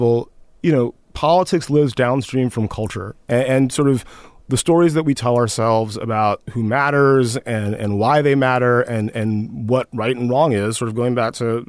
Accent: Columbus, Georgia, United States; also born or lived in Hawaii / Texas / Kansas / Germany; So I was born in Hawaii and like lived in Texas and Kansas and Germany for 3 years when I was very young. But we moved to Columbus, Georgia, which is where my dad...

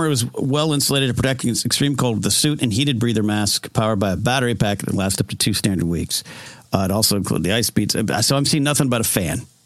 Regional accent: Pismo Beach, California, United States; growing up in Pismo Beach in Rio Grande, like it would get cold.

